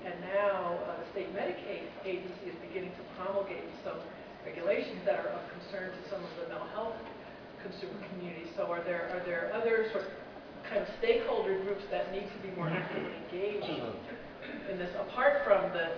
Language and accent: English; Connecticut, United States; I'm from Connecticut